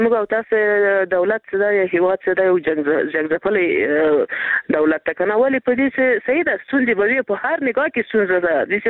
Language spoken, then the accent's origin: Pashto; Paktia, Afghanistan; موږ بس ورسې د پکتیا نه